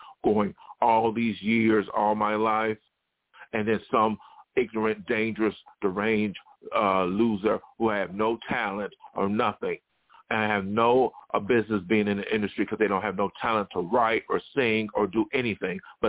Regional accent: United States; This includes people from my hometown, Barry County.

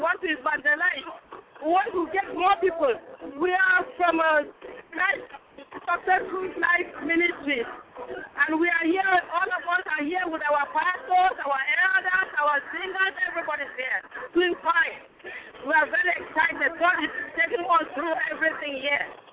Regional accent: Anambra, Nigeria; Yeah, well, I'm from Nigeria. … from Anambra State Navy Division.

